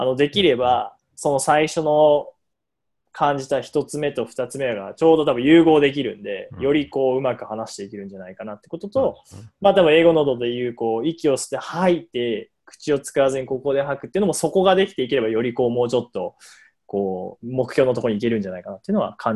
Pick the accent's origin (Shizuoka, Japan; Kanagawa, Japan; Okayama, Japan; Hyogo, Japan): Okayama, Japan; なんで僕もちょっと岡山出身なんで、たまに帰った方がいいのかなと思いました。